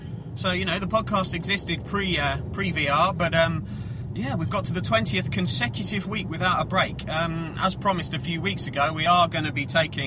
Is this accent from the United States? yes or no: no; United Kingdom; we were crowing about how brilliant life was being British.